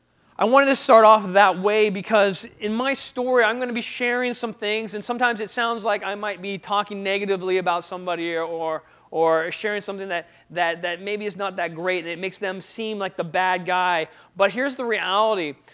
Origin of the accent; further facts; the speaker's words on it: Kettering, Ohio, United States; moved away as an adult; I was born in Kettering, Ohio. I lived there until I was 19.